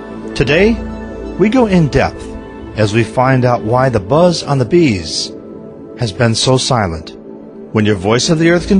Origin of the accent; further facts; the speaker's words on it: Minnesota, United States; But I'm a Minnesotan, so it has a particular significance to me.